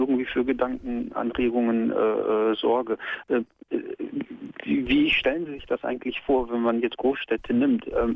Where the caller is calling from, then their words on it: North Rhine-Westphalia, Germany; also ich komme aus NRW, komme jetzt nicht aus Ihrem Sendegebiet, aber nichtsdestotrotz rufe ich gerne bei Ihnen